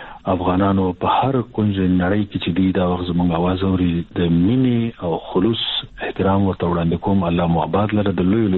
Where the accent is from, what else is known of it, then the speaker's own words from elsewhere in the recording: Nangarhar, Afghanistan; now in Pakistan; زه خو په ننګرهار همیشه بهار کې زیږیدلې ما او د کامی ولسوالۍ ما، او بیا چې حالات بدل شول په هغه لومړیو کې چې مجاهدین راغلل او نو مون راکټ شولو پښتونخوا ته